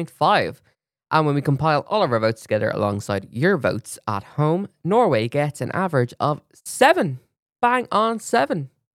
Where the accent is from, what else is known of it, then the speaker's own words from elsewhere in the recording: Ireland; And we're Irish.